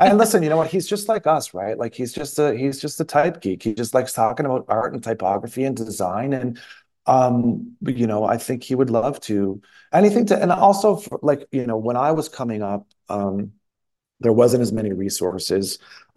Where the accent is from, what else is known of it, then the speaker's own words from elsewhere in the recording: Toronto, Ontario, Canada; I was born and bred in Toronto.